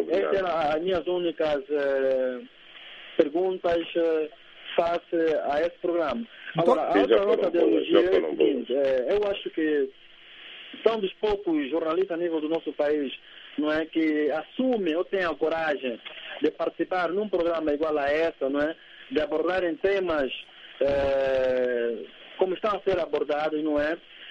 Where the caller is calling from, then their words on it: Cuito Cuanavale, Cuando Cubango, Angola; a falar do Quando Cubango, mas concretamente no município histórico de Cuito Canaval.